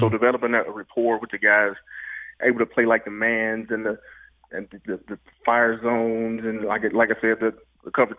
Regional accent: Canada; now in United States; I came from Canada before then

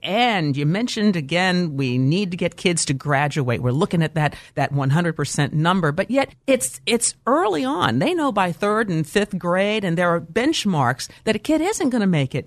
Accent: Midwest, United States; and I grew up in the Midwest

